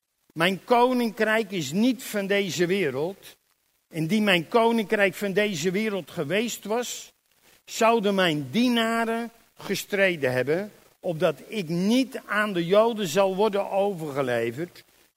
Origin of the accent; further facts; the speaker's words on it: Germany; Dutch is a second language; Ik kom helemaal uit Duitsland.